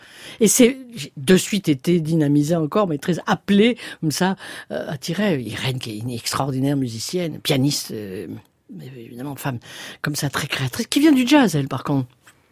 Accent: Aix-en-Provence, Provence-Alpes-Côte d'Azur, France; born there; je suis née à Aix-en-Provence et je suis avant tout contrebassiste, improvisatrice et compositrice.

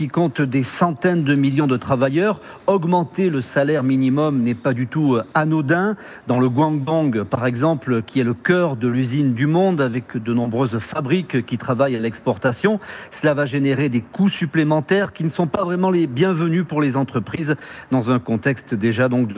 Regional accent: France; now in China; Ici en Chine, ça ne fonctionne pas. Pas comme chez nous en France

